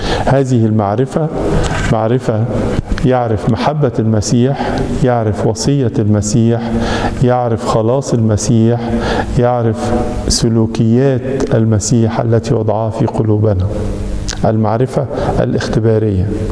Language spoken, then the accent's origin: Arabic; Egypt; عن حدودنا في بلادنا مصر